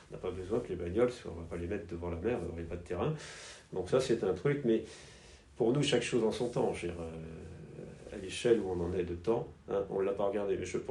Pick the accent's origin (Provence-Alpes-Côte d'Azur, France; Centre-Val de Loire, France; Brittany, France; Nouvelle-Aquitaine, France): Brittany, France; Moi, je suis breton, hein